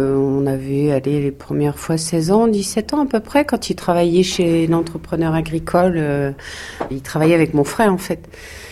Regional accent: Tracy-sur-Mer, Normandy, France; Je viens de Tracy-sur-Mer, le village juste à côté, où mes parents étaient éleveurs laitiers aussi.

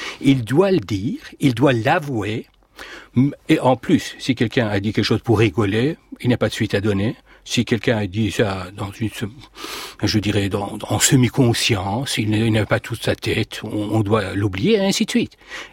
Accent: Iran; moved away as an adult; Oui, j'ai quitté l'Iran après le bac pour venir faire des études.

